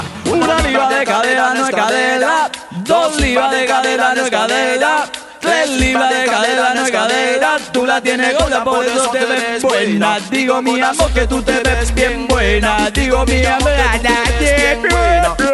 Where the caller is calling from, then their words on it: Morelia, Michoacán, Mexico; de Morelia, Michoacán, México.